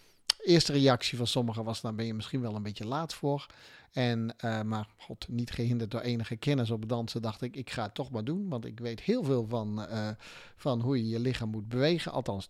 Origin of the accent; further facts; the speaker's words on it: Netherlands; born there; Ja, nou, ik ben geboren in Nederland, hè, waar ik vandaan kom.